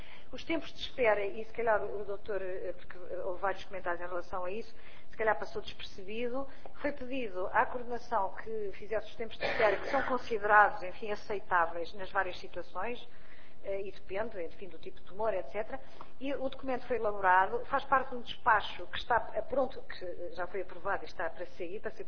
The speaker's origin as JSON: {"language": "Portuguese", "country": "Portugal", "said": "nós também somos portugueses"}